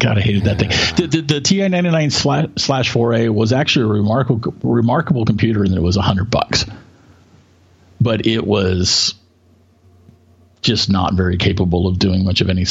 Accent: Denton, Texas, United States; also born or lived in Houston; I was born in Houston. I was raised in Denton.

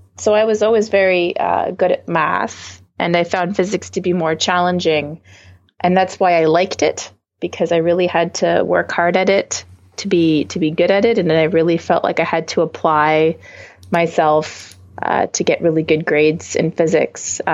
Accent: Rockland, Ontario, Canada; I grew up in Rockland, Ontario, which is about 45 minutes outside of Ottawa, which is the capital of Canada. And the night skies were dark and beautiful.

